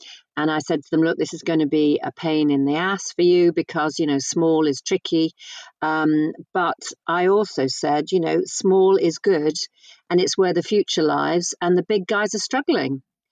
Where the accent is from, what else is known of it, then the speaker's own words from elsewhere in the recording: Birkenhead, North West England, United Kingdom; You know, my hometown is Birkenhead, and my mum is still up there, my sister's still up there.